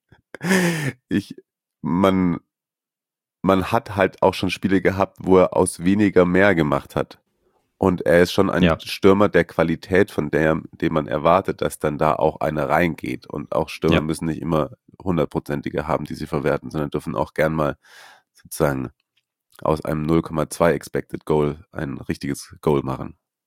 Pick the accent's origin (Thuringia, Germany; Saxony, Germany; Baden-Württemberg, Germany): Baden-Württemberg, Germany; Aber SCHE, scharfes S, dreierles S, wie man bei uns in Schwabe früher gesagt hat, dreierles S.